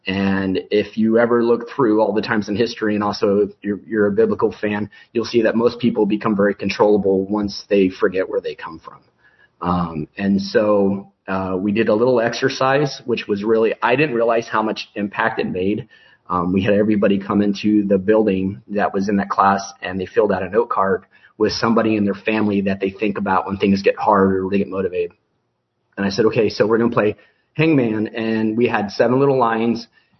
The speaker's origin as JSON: {"language": "English", "country": "United States", "said": "And as an American middle class, we're all unfortunately sold this consumer model."}